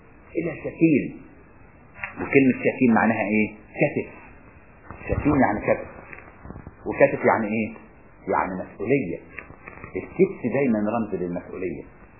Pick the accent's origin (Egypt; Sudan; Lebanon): Egypt; Upper Egypt; حقيقي كان عندنا في الصعيد كده، تبقى ماسكه الفلوس في ايدها لانه متعود العطيه كده.